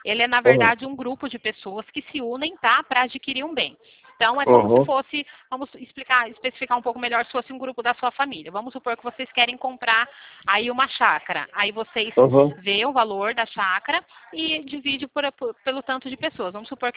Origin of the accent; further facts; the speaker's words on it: Limeira, São Paulo, Brazil; Eu sou daqui da cidade de Limeira, não sei se você já conhece, ouvi falar, interior de São Paulo.